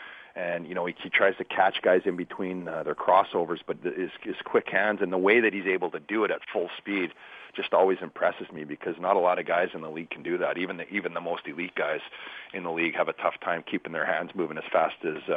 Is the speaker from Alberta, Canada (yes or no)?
yes; Red Deer, Alberta, Canada; because I grew up in Red Deer, which is now south of Edmonton